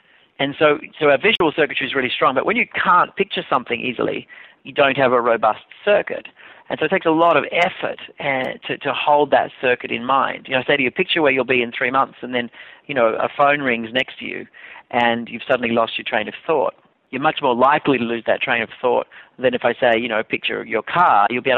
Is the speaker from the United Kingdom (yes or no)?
no; Australia; now in New York City, United States; I'm in lovely downtown Manhattan where I live. And although I'm originally Australian, but I live in New York City.